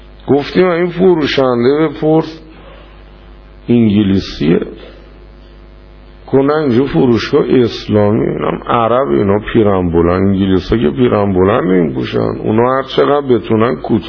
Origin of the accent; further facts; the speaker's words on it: Iran; کجایی هستی؟ ایرانی هستیم.